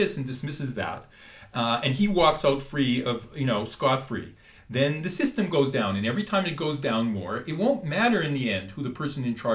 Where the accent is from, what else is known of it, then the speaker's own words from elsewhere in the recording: Canada; I remember growing up in Canada and, you know, starting to read or European newspapers and while in Canada.